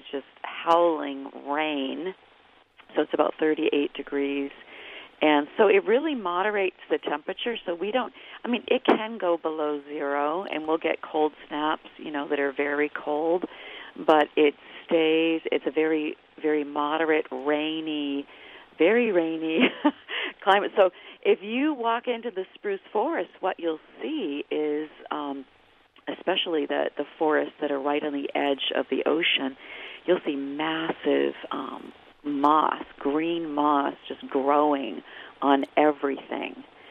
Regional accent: New Hampshire, United States; moved away as an adult; now in Alaska, United States; Yeah, I grew up in New Hampshire.

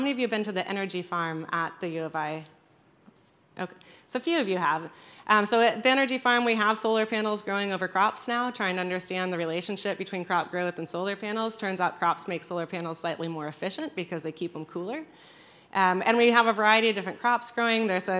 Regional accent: Illinois, United States; And I'm from Illinois, I grew up near here

